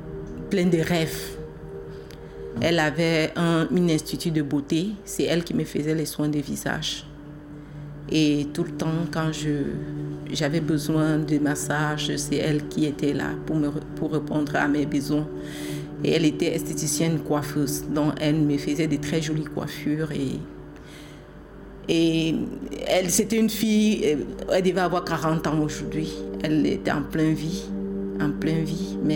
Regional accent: Cameroon; moved away; je suis de nationalité camerounaise. Je suis partie du Cameroun en 2017, avril 2017. Je suis arrivée ici.

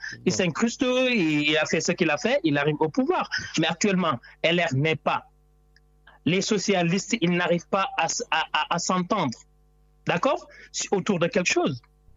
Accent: France; Parce que nous sommes des Français à part entière.

